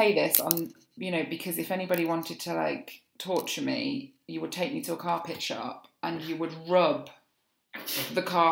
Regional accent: East Midlands, United Kingdom; I'm a sausage snob. I'm from Lincolnshire.

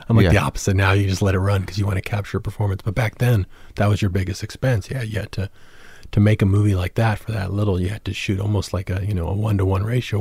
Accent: San Antonio, Texas, United States; I grew up in San Antonio. It's a very rock and roll town.

